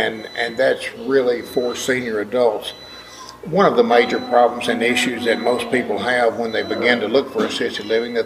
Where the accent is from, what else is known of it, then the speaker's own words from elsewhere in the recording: Union City, United States; I was born and raised right here in Union City. Mm-hmm. I've lived here all my life, worked here all my life.